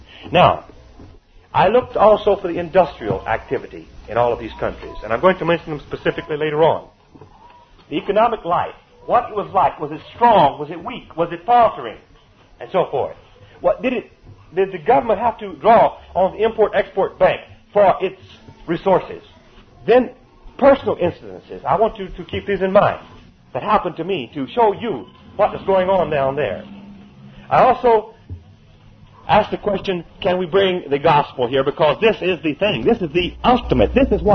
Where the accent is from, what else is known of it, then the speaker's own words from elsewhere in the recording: United States; I said, no, we earned it. We as American people earned it.